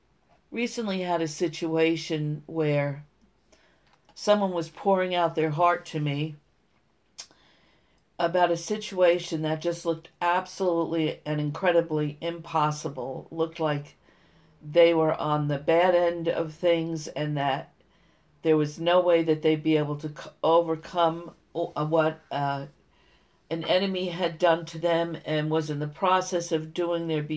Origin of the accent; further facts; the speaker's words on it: Windsor, Connecticut, United States; I'm coming from Windsor, Connecticut, and I just want to share a little bit what the Lord's quickening to me today